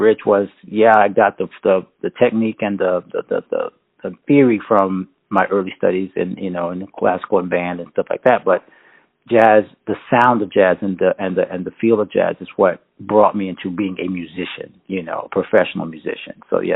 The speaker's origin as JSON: {"language": "English", "town": "Pensacola", "region": "Florida", "country": "United States", "tie": "born or raised there", "said": "Well, I was raised up in North Florida, Northwest Florida. I usually call it East Alabama because most people, you know, the panhandle kind of like it's just a forgotten part of Florida, it seems. But that was Pensacola, Florida"}